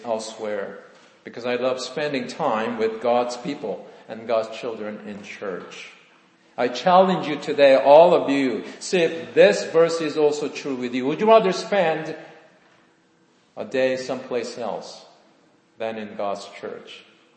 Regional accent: South Korea; moved away; if you're growing up in Korea, you may not like it. Why? Because in Korea, to get into college is everything. The competition is so fierce. You think in America going to college is tough? Wait until you go into Korea. Literally, even today, 40 years ago when I was growing up in high school

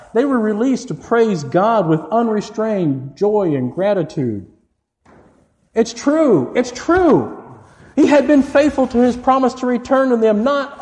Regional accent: Texas, United States; So I grew up in Texas. And I fortunately was never close enough to hear one

